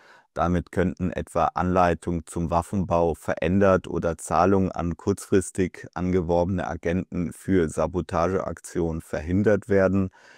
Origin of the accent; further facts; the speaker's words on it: Germany; in unserer Heimat oder in meiner Heimat in Deutschland?